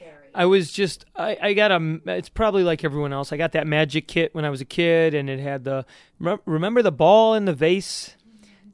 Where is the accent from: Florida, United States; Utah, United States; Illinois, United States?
Illinois, United States; Chicago; And I'm from Chicago, so you'd be outside in warm weather.